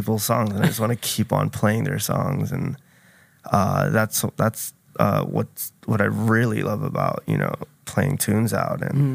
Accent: Corona, Queens, New York, United States; I was born and raised in Corona, Queens. So I grew up on hip hop, and on top of me DJing, I also am in a rap group from Queens.

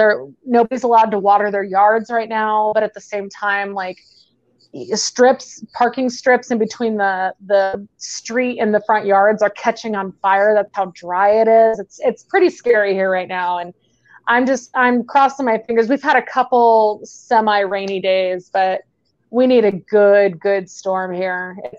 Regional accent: Phoenix, Arizona, United States; now in Salt Lake City, United States

